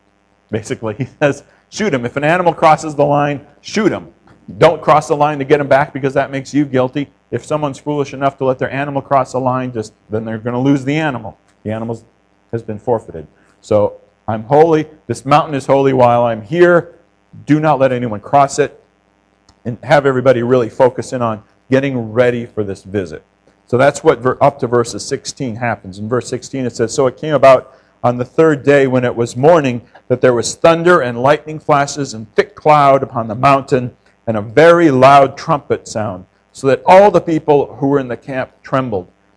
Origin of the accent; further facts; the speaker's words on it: Scottsdale, Arizona, United States; I grew up in Scottsdale, Arizona. Have you ever been to Scottsdale?